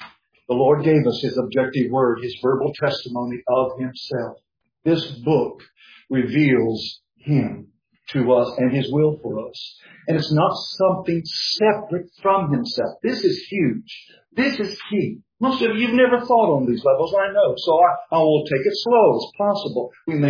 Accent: the Ozarks, United States; I grew up in the Ozarks, forgive me. But there we would say he was a spitting image of his Father.

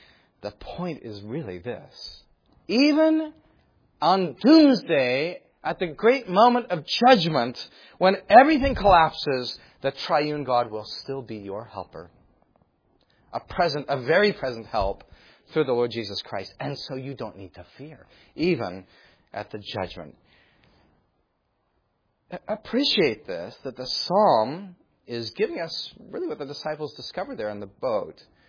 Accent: California, United States; Now, I grew up in California, and I know the pastor did as well.

